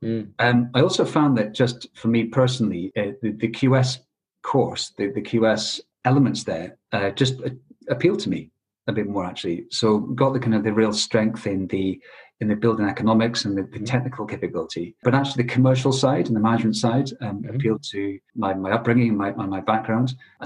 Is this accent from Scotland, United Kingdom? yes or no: yes; Scotland, United Kingdom; Yes, I'm originally from Scotland, but I suppose I've got that kind of strange mix of my dad is from Yorkshire, like yourself, Paul.